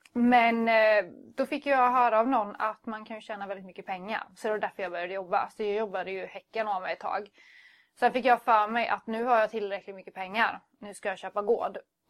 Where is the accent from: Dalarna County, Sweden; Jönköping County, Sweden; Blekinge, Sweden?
Jönköping County, Sweden; Huskvarna; now in Växjö, Sweden; Jag är uppvuxen utanför Jönköping, Huskvarna, Aneby, de trakterna. Ja, jag är lantisbrud i grund och botten.